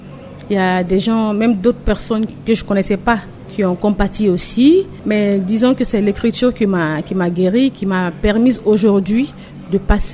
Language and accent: French; Guinea; also born or lived in Daloa, Ivory Coast / Morocco; Je suis ivoirienne, je suis née à Daloa, mais j'ai grandi en Guinée-Conakry. J'ai étudié au Maroc, je me suis faite réparer au Sénégal.